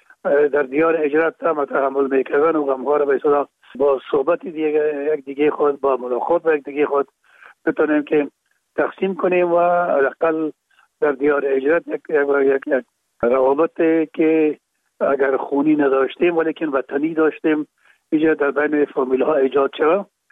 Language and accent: Persian; Kabul, Afghanistan; born or raised there